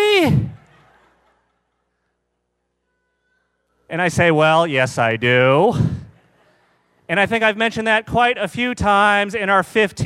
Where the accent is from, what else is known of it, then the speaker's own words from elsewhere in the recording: United States; born there; I was born in the United States. I just speak English.